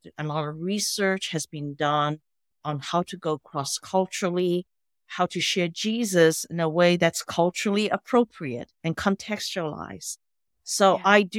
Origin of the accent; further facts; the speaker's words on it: Taiwan; And I come from Taiwan